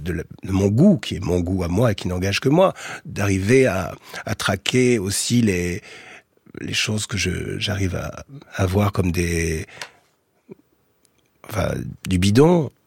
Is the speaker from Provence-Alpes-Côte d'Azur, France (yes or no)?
yes; Nice, Provence-Alpes-Côte d'Azur, France; now in Paris, France; Moi, je viens de province. Voilà. Je suis niçois. Je suis un niçois qui habite à Paris. Je ne suis pas un parisien.